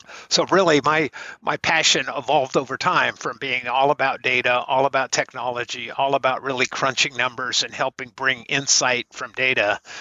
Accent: Wyoming, United States; moved away as an adult; I came from Wyoming, fresh out of college. RTI was my first job.

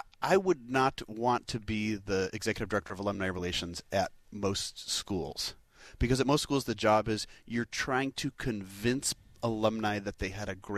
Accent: Chicago, Illinois, United States; So I'm a Chicagoan by birth.

